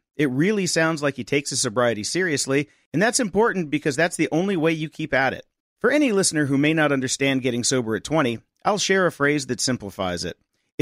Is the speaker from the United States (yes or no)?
no; Colombia; I'm from Colombia